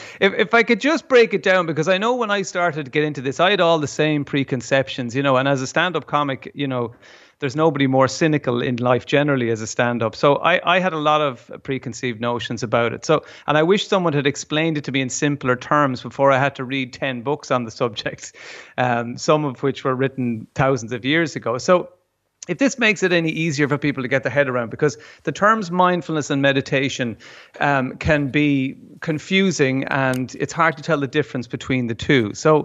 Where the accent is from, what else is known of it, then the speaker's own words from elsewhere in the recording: Ireland; as Irish people, we can't wear them, you know, if we... If we dress like these spiritual Californian types